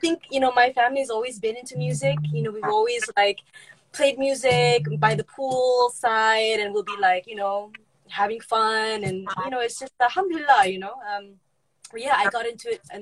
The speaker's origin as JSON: {"language": "English", "region": "Kuala Lumpur", "country": "Malaysia", "said": "I'm from Kuala Lumpur, Malaysia, and I'm a former artist from Malaysia."}